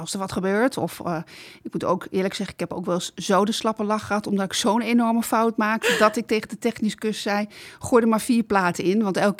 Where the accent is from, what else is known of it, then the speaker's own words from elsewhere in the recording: Drachten, Friesland, Netherlands; Ik kom zelf uit Drachten, uit Groningse ouders. Ik ben wel Friestalig opgevoed in zoverre. Op school heb ik Friese les gehad, kan het ook wel lezen. Maar ik praat het niet en dat is hetzelfde met het Gronings. Ik kan het prima verstaan.